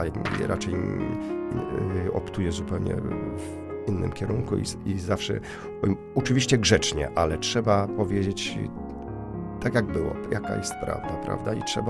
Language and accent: Polish; Lower Silesian Voivodeship, Poland; bo ja z Dolnego Śląska pochodzę.